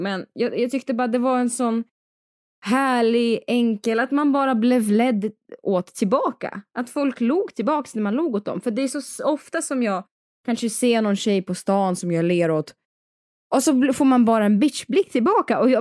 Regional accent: Dalarna County, Sweden; now in Stockholm, Sweden; för att jag kommer också från Dalarna där man har... Du vet, man ändå så här, går man på gatan så säger man hej, hej.

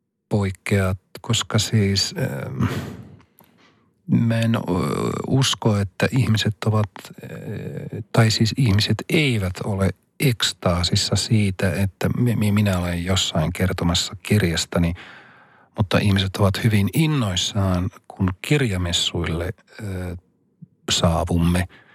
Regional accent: Rovaniemi, Lapland, Finland; Kun tästä on muutama vuosi aikaa, niin mun kotikaupunkini, Rovaniemen

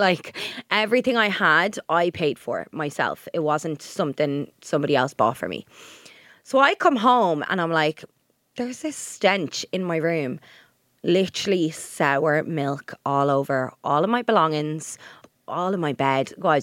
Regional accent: Drogheda, Leinster, Ireland; Like, we're from Drogheda originally, but even outside of Drogheda, right?

